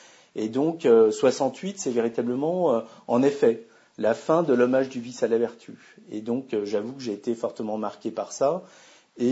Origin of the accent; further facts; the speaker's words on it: France; en tant que Français d'éducation rationaliste, j'ai été attiré vers la maçonnerie.